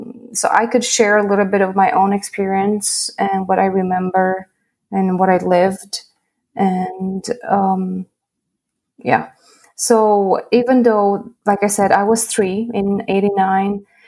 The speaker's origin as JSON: {"language": "English", "town": "Sighișoara", "region": "Mureș County", "country": "Romania", "second_language": "English", "said": "I'm from Romania, and I live in a town called Sighișoara, and this region is known in the world, if I can say that, by the name of Transylvania."}